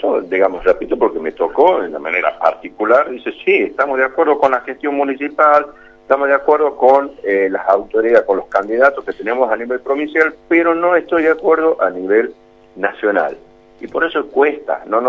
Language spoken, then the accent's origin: Spanish; Paclín, Catamarca, Argentina; somos, digamos, de Paclín.